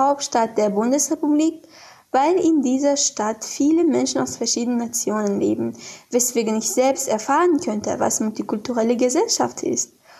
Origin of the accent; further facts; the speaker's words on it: Uzbekistan; German is a second language; aus Usbekistan. Ich lerne Deutsch, weil diese Sprache für meinen zukünftigen Beruf von Bedeutung ist.